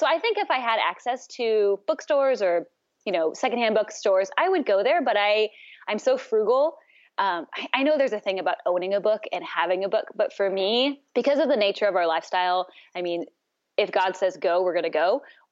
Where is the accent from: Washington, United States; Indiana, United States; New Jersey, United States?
Washington, United States; now in Tijuana, Mexico; but I grew up in the Northwest in Washington State. My husband and I, we actually both are from Washington State. He's from the eastern side and I'm from the western side. But we met here in Tijuana probably about 16, 17 years ago.